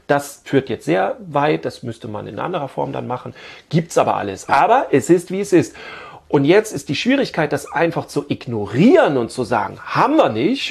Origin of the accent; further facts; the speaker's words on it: Bad Segeberg, Schleswig-Holstein, Germany; Ich komme aus Bad Segeberg, da war Winnetou das Thema, ja, oder ist immer noch.